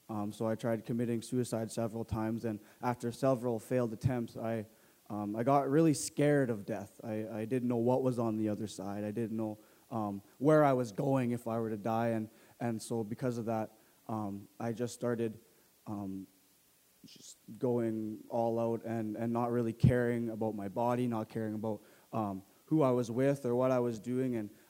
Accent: Winnipeg, Manitoba, Canada; I am 19 years old, and I am from Winnipeg, Manitoba.

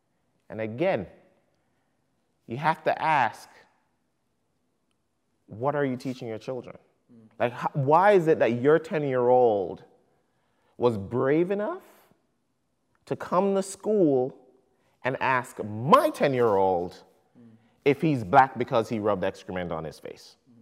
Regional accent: Jamaica; also born or lived in United States; now in Canada; I was born and raised in Jamaica. I live currently in Canada, having lived 4 years in the United States.

